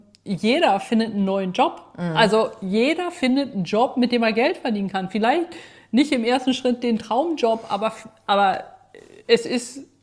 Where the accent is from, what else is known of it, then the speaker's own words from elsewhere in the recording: East Germany, Germany; Also ich bin ja auch in der DDR groß geworden